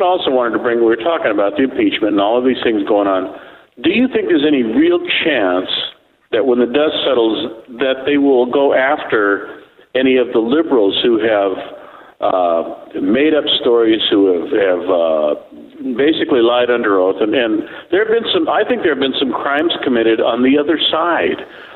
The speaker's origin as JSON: {"language": "English", "town": "San Diego", "region": "California", "country": "United States", "tie": "born or raised there", "moved": "yes", "said": "California is my home state. I am a third-generation San Diego native."}